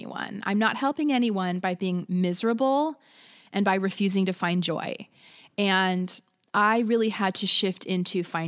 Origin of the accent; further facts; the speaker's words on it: United States; I'm American and I got to fly out on a plane for free, paid for by my government.